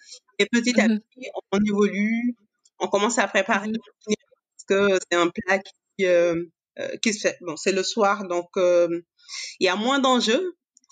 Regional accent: Senegal; born there; moi, je suis née au Sénégal.

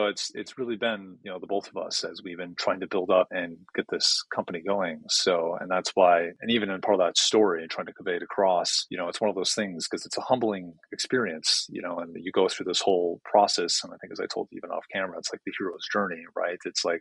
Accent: Minneapolis, Minnesota, United States; also born or lived in St. Paul; to come back to my hometown, you know, Minneapolis and St. Paul

